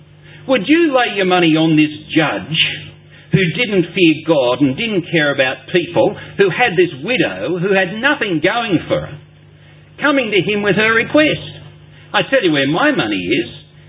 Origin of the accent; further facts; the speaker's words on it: Sydney, New South Wales, Australia; I grew up at Randwick in Sydney, down on the southern shore of the harbour.